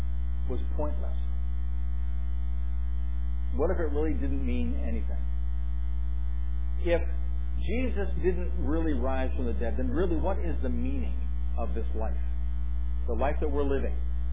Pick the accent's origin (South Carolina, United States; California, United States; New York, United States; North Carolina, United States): New York, United States; Corning; also born or lived in Painted Post; I was born in Corning Hospital, lived my first few years in Painted Post until the flood of 1972 displaced us, and then moved to Corning.